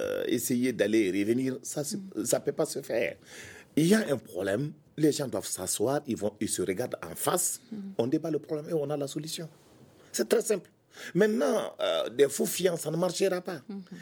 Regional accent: Mali; En tant que Malien.

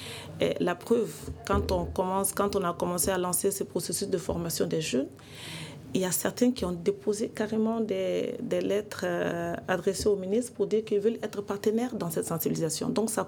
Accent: Mali; lorsqu'on est malien, il faut qu'on soit fier d'être malien

